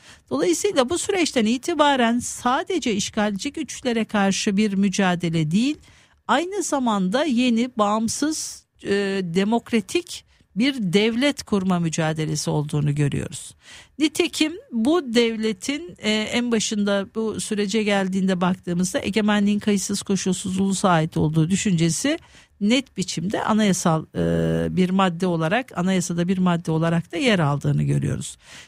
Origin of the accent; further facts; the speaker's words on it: Amasya, Turkey; Amasyalıyım